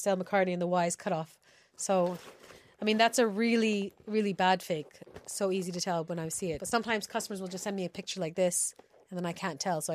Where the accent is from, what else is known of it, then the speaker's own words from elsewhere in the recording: Vancouver, British Columbia, Canada; now in Dublin, Ireland; I'm originally from Vancouver, BC, Canada.